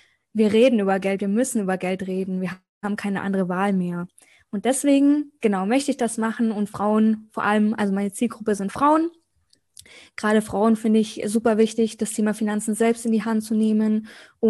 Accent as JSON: {"language": "German", "town": "Munich", "region": "Bavaria", "country": "Germany", "said": "Also, ich komme aus München. Ist heute mein erster Podcast."}